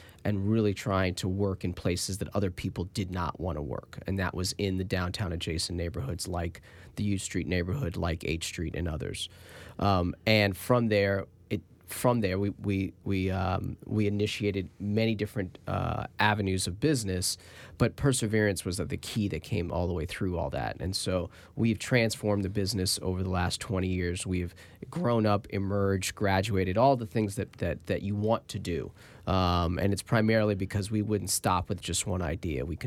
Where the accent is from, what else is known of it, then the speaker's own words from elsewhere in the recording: Washington, District of Columbia, United States; I grew up in Washington, D.C. I was educated out in California. I worked in Silicon Valley, and I came back to Washington